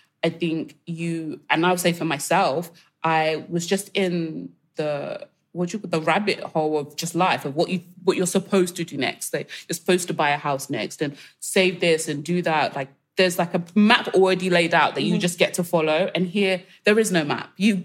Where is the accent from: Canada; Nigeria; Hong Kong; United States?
Nigeria; we had parents that made us come back to Nigeria and made sure that we were still really part of being Nigerian.